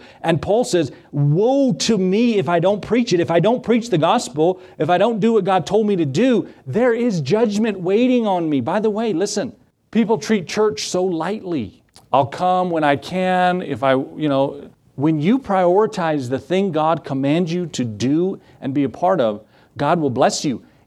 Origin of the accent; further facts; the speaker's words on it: Edgewood, United States; This is my hometown where I grew up, and to plant a church. First of all, I said, Lord, there's already churches there. You ever tell the Lord what to do? And then secondly, I said, Lord, that's where I grew up. Everybody knows me in Edgewood.